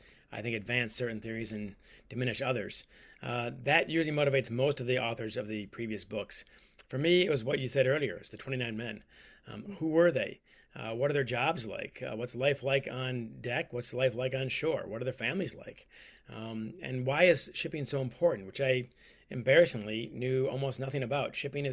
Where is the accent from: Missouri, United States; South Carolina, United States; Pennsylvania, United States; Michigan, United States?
Michigan, United States; Ann Arbor; I grew up in Michigan, in Ann Arbor, I'm sure your favorite city, in Columbus.